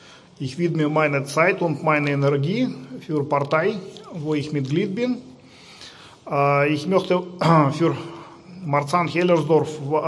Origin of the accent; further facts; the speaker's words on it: Novosibirsk, Novosibirsk Oblast, Russia; German is a second language; now in Berlin, Germany; Ich habe eine 28-jährige Tochter. Ich komme aus Russland, aus Stadt Novosibirsk.